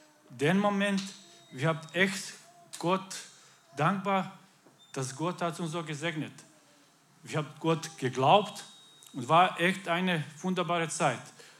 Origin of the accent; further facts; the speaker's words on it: Croatia; German is a second language; now in Germany; ich komme aus Kroatien. Deswegen ist die Name ist ein bisschen komisch. Also wir haben gekommen hier in Deutschland vor 9 Jahren.